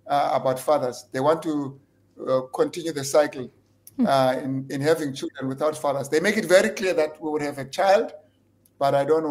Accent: Guguletu, Western Cape, South Africa; And I know when I grew up in Guguletu, having a child was fashionable.

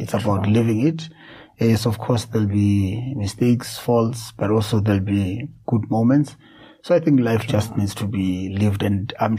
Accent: Ekurhuleni, Gauteng, South Africa; I've done a homecoming in Ekurhuleni, because I'm from Ekurhuleni.

